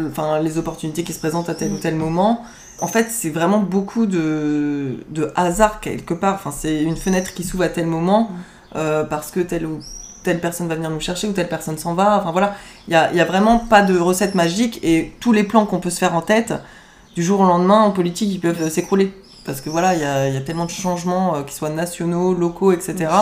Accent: Javron-les-Chapelles, Pays de la Loire, France; C'est là où je suis née, c'est à Javron-les-Chapelles, hein, c'est chez moi. Enfin, c'est vraiment chez moi de cœur. Je vis plus là-bas, mais c'est vrai que bon, j'ai grandi là-bas, j'y suis née.

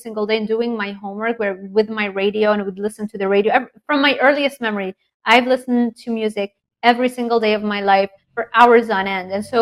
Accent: Lebanon; growing up in Lebanon

